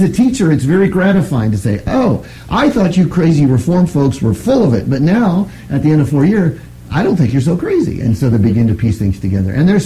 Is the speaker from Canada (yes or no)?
no; United States; And whether I like it or not, as an American, I'm uncomfortable with status, right?